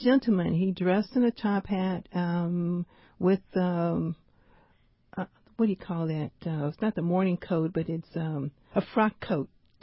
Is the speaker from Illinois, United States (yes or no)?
no; St. Louis, Missouri, United States; Because I know where I grew up, and I grew up in St. Louis, we all did that.